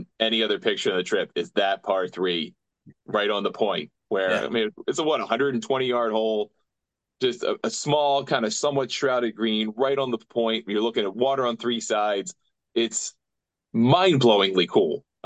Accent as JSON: {"language": "English", "country": "United States", "said": "okay, well, I'm an American. I play a lot of parkland golf."}